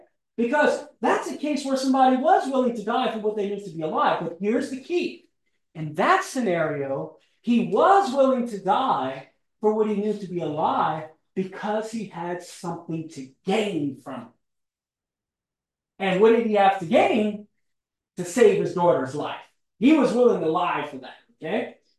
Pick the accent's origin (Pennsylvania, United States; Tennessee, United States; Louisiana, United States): Louisiana, United States; now in Oklahoma, United States; I'm from Southern Louisiana, man. I talk worse than y'all sometimes.